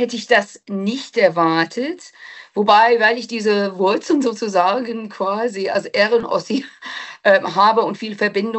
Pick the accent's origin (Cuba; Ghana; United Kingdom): United Kingdom; England; Natürlich, ich komme aus dem Grenzgebiet. Ich stamme dort aus diesem Gebiet, so zwischen England und Schottland.